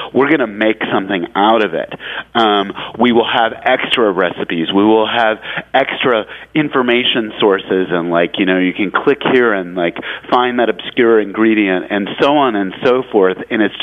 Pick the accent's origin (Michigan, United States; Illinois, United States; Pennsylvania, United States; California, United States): California, United States; Actually, the very first story that I did do was down in Baltimore, which is a place my parents come from. I'm originally from California